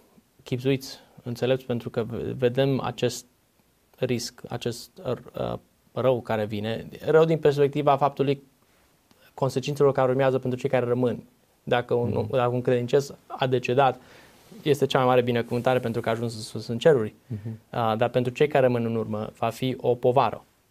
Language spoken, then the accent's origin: Romanian; Oradea, Bihor County, Romania; M-am născut în Oradea și am crescut în biserica, se numea de atunci Biserica numărul 2, de pe Simeon Bărnuțiu.